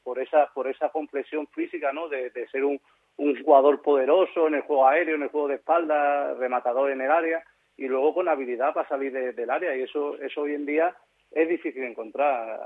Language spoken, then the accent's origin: Spanish; Los Corrales, Spain; Yo siempre he alardeado de ser de los Corrales y siempre creo que he sido un buen embajador de mi pueblo